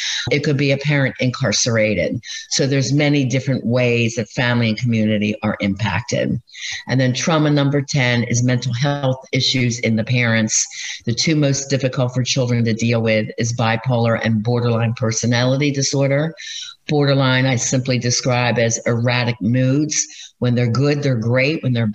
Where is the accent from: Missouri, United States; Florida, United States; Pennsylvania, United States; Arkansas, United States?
Pennsylvania, United States; Philadelphia; Now, I'm from Philadelphia.